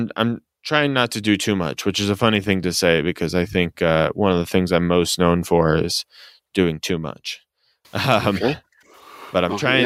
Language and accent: English; Spokane, Washington, United States; Well, I went to Lilac City Comic Con, which is in Spokane, Washington. That's my hometown